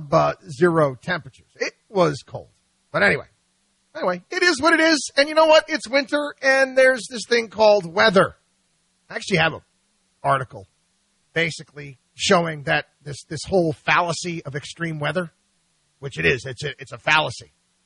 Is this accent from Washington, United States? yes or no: no; New York, United States; And I grew up 2 hours north of New York City, and I might as well have grown up in Kansas.